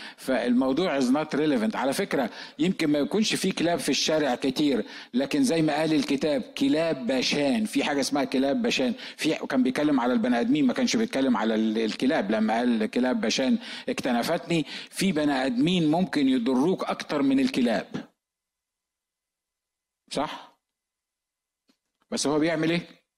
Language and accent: Arabic; Upper Egypt, Egypt; وعارف الرجاله الكبار كده عندنا في الصعيد